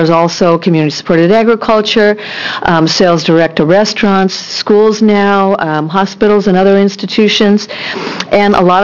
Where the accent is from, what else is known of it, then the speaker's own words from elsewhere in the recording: Portland, Oregon, United States; I'm from Portland. I live in the city. I'm not a farmer.